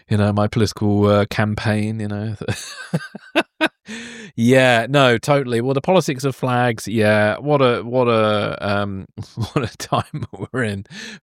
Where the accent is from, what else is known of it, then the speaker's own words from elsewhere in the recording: Guildford, South East England, United Kingdom; I'm running an introduction to podcasting course on the 22nd of September in my hometown of Guildford.